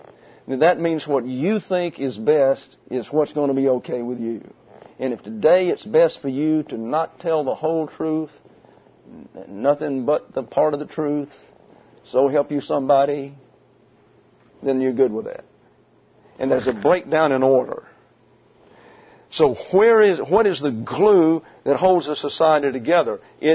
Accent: Troy, Alabama, United States; Had a square in my hometown over in Troy, Alabama.

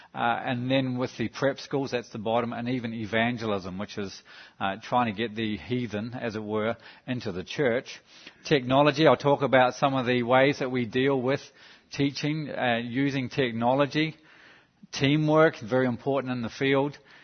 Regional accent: New Zealand; accent: New Zealand; You have to try and deal with my accent. It's a New Zealand accent, but I'll try to smooth out the bits.

